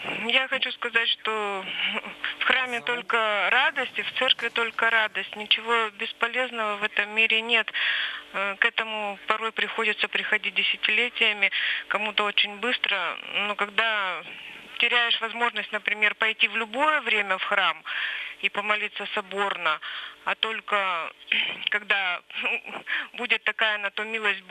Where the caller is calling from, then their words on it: Yekaterinburg, Sverdlovsk Oblast, Russia; я звоню из Екатеринбурга.